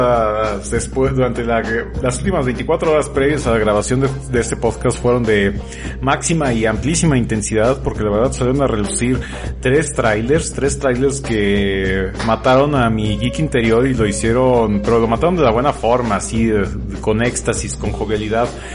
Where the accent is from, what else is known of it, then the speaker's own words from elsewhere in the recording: Mexico; Aquí es donde como buenos mexicanos nos aventamos un saludo en el más estereotípico acento argentino que se nos puede ocurrir